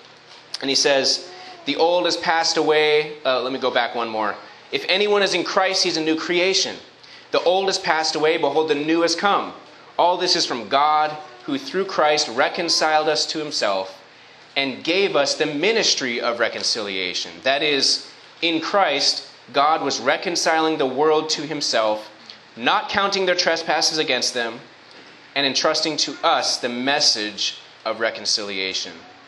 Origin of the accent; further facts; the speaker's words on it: Philippines; As a third culture kid growing up in the Philippines